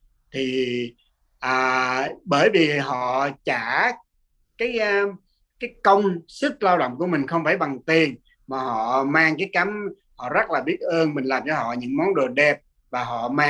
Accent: Buon Ma Thuot, Dak Lak, Vietnam; Mình ở sinh ra và lớn lên ở Buôn Ma Thuột.

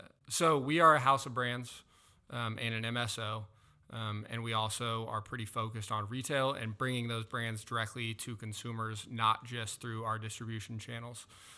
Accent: Corvallis, Oregon, United States; now in Portland, United States; I'm actually from Corvallis, about 90 miles south, and was there until pretty much all the way through college. Been in Portland for 10 plus, maybe 11, 12 years now.

